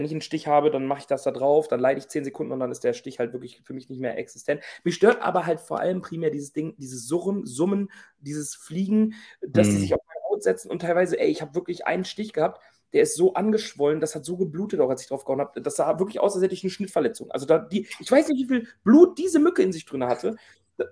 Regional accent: North Rhine-Westphalia, Germany; so aus dem mittleren OWL-Raum, also Nordrhein-Westfalen, OWL, so Ostwestfalen-Lippe in dem Bereich, wo ich herkomme

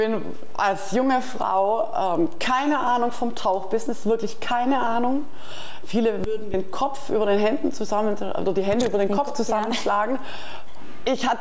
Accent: Baden-Württemberg, Germany; Baden-Württemberg, Schwäbische Alb.

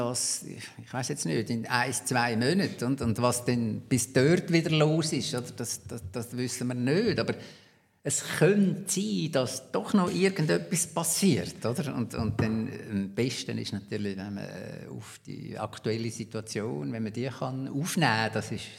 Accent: Switzerland; ich bin eigentlich als Basler und Berner sehr gut aufgenommen worden in Zürich.

